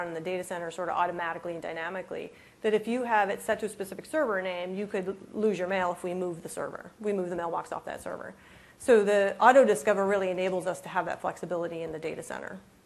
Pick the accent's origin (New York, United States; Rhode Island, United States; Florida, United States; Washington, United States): Washington, United States; Redmond; and I'm from Redmond